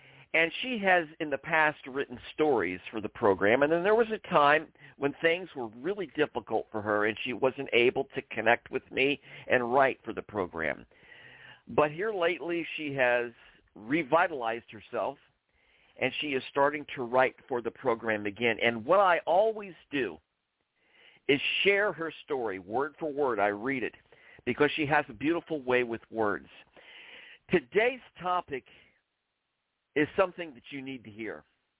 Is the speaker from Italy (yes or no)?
no; Iran; I was born and raised in Iran, a country that has been ruled by a dictatorship since 1979.